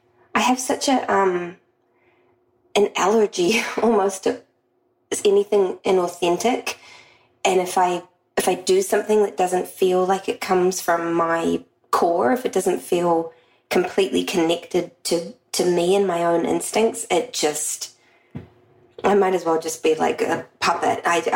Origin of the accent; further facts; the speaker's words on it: New Zealand; I'm from New Zealand